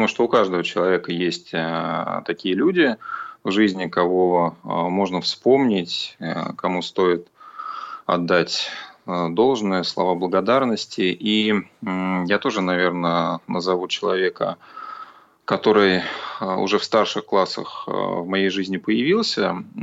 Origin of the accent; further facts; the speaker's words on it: Zelenograd, Moscow, Russia; большую часть школьной своей поры я провел у себя в родном городе Зеленограде, и уже в 10 классе я попал в московскую школу-интернат номер один